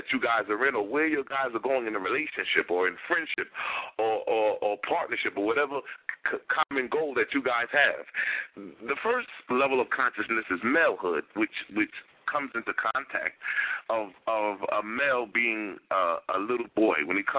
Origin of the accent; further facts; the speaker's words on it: Brooklyn, New York, United States; because growing up in Brooklyn, my mother raised me.